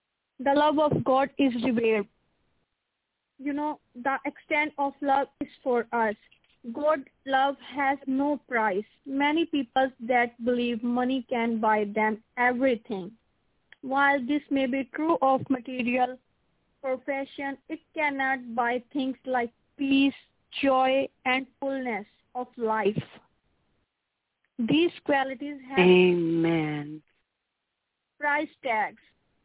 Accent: Pakistan; from Pakistan

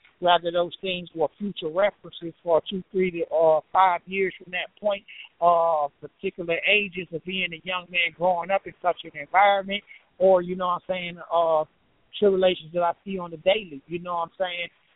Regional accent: Atlanta, Georgia, United States; Myself, I grew up in Atlanta, Georgia, West Side, you know, basically ripping and roaming around

